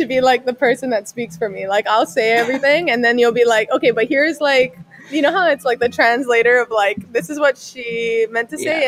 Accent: Hawaii, United States; coming out of high school, I was a late recruit because I was from Hawaii.

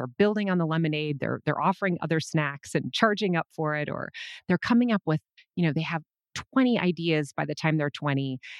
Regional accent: Minnesota, United States; born there; So I was born in 1974. And I was born in Minnesota, and my childhood was, you know, a lot of sort of a typical childhood

